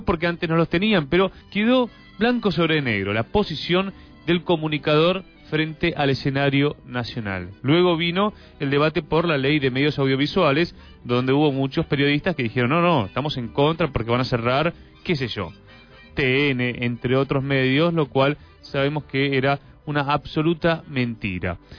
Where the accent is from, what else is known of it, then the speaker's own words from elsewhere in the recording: Argentina; tenemos una identidad como pueblo argentino